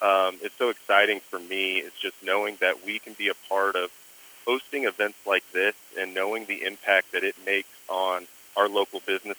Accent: Texas, United States; North of Dallas.

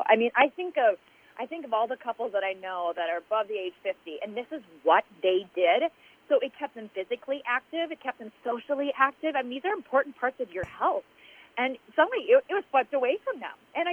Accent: Iowa, United States; born there; So I was born in Iowa

